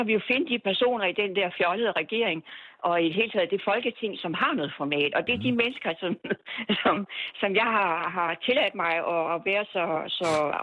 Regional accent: Central Denmark Region, Denmark; Altså, jeg kommer her fra Midtjylland, og det er her det hele fødes.

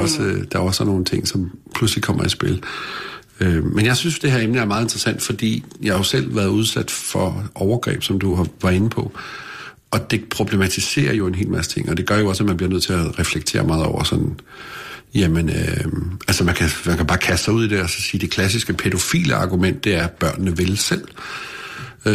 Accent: Holbæk, Zealand, Denmark; Jeg er, 45 år gammel, og jeg er vokset op i Holbæk i sådan en meget traditionel familie.

